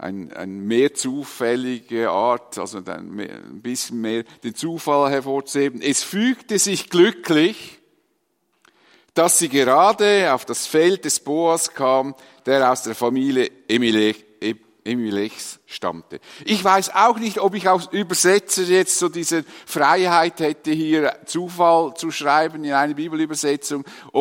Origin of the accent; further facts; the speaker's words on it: Dietikon, Zurich, Switzerland; auf die Felder, wo ich aufgewachsen bin, in Dietikon, nahe von hier